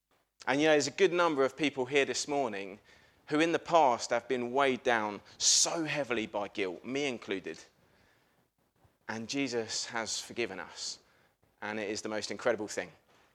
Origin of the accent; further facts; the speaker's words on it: England, United Kingdom; But because I'm English, maybe Welsh people wouldn't say this.